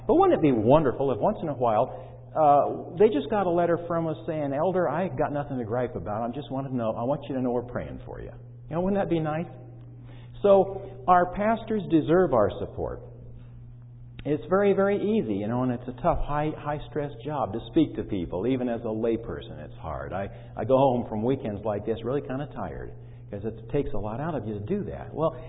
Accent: California, United States; It didn't even wake me up because I'm from California.

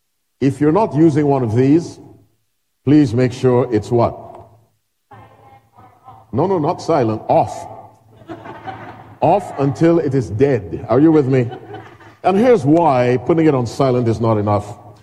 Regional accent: Philippines; I am very close to the Philippines. I tell people all the time, I am a Filipino. Because I am an Aita. So I am a Filipino. I really am.

